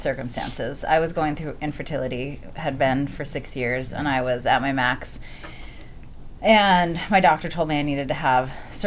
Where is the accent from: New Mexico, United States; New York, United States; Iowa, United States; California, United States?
California, United States; now in Austin, United States; So I grew up in California. Okay. And I went to design school in California.